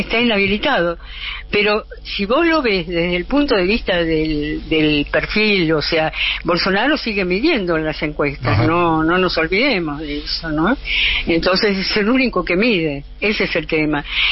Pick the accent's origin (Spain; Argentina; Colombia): Argentina; now in Brazil; cuando uno vuelve al país de uno, a la ciudad de uno, recupera todo el argentinismo.